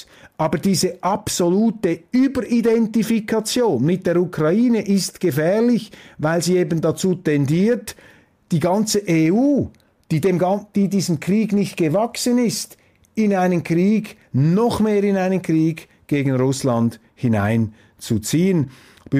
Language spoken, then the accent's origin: German; Switzerland; das sage ich Ihnen als Schweizer.